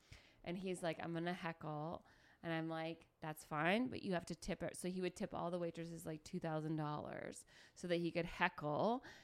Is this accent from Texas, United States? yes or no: no; Calhoun, Georgia, United States; "Hey, I'm from Calhoun, Georgia. We have a Nike outlet."